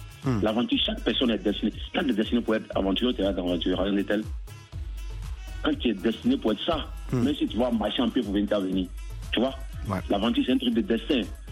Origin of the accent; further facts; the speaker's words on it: Côte d’Ivoire; Il y avait la guerre chez moi en Côte d'Ivoire, ça c'est un.